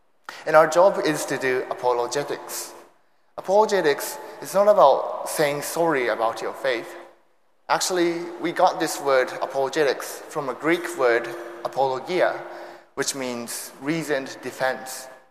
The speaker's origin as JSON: {"language": "English", "region": "Kyoto", "country": "Japan", "tie": "born or raised there", "also_born_or_lived": "United States / United Kingdom", "accent": "mixture of Japanese, American and British", "second_language": "English", "lives_now": "Singapore", "said": "I'm originally from Japan. I was raised in Kyoto. I lived in America when I was little, and I just finished studying theology at Oxford in the UK. So that's why I have a mixture of Japanese accent, American accent, British accent, and now I'm working on my Singaporean"}